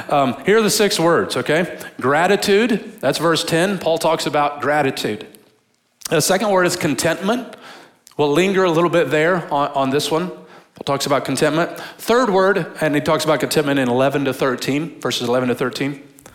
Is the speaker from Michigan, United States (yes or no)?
yes; Detroit, Michigan, United States; born there; So I was born in Detroit, Michigan, to a family that worked in factories in Detroit, what people do in Detroit.